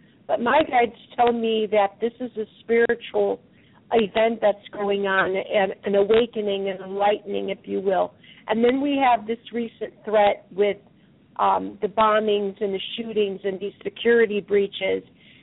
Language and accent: English; the South, United States; Even though I'm from the South, I haven't got into the moonshine yet or anything.